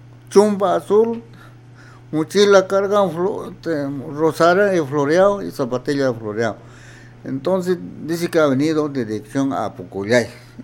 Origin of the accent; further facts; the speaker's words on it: Ciudad Nueva, Tacna, Peru; yo soy distrito de Ciudad Nueva